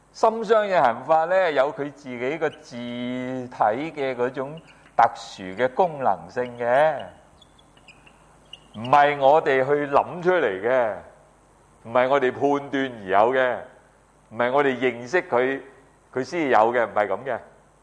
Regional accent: China; 那你说我们中国人呢就比较少有这种看法

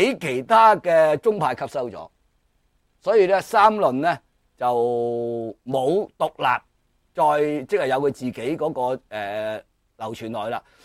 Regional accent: China; 我哋中国人对呢个空嘅理解呢

